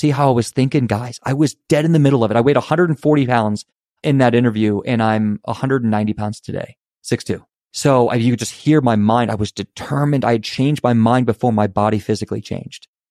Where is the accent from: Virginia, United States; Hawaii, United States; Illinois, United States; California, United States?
Virginia, United States; I'm a guy from Virginia. I was watching sports all day.